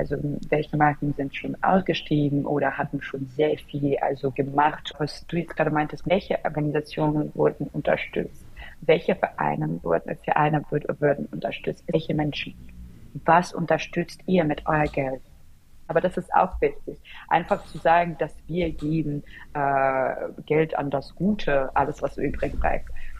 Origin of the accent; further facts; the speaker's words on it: Ukraine; German is a second language; Bei uns in der Ukraine gibt es eine App, das heißt Zrada.